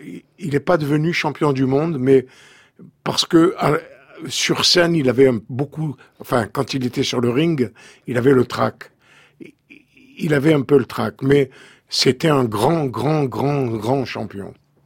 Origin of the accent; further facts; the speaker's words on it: Algeria; C'était des gens de chez nous. Et puis, en Algérie, on avait une certaine fierté